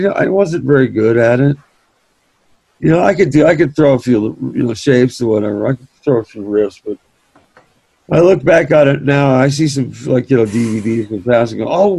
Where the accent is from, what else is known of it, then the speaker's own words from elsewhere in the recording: North Hollywood, California, United States; And we're like, Africa, Dave? We're from North Hollywood.